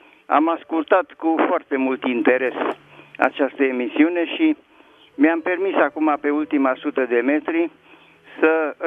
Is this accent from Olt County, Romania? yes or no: yes; Slatina, Olt County, Romania; eu sunt din Slatina